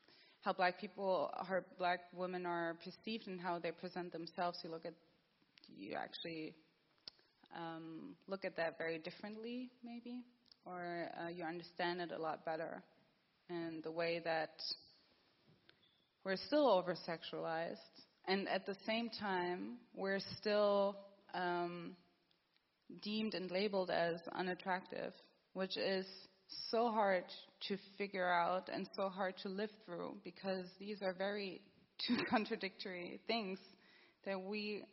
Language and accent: English; Germany; I didn't see that when I was growing up in Germany.